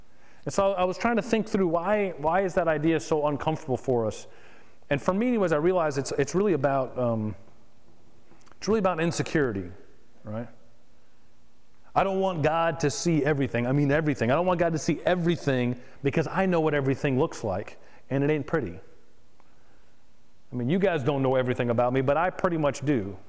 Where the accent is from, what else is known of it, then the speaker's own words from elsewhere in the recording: West Palm Beach, Florida, United States; I come from West Palm Beach, where there's a beach. Trust me, there's a lot of sand.